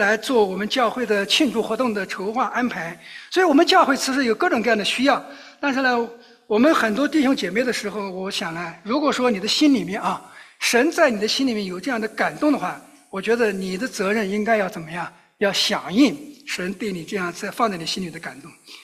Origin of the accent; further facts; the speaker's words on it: China; 我想我们可能从大陆来的人啊，可能都有这样一个感受